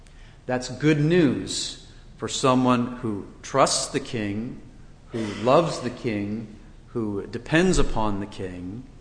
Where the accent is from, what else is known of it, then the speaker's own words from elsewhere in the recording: Washington, United States; Whereas my home state of Washington, or one of the Midwestern states, those are far away.